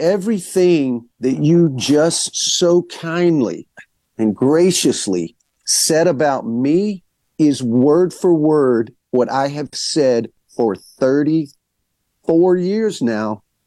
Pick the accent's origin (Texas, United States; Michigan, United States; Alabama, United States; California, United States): Alabama, United States; I'm like, man, I'm from Alabama. Why do I think I need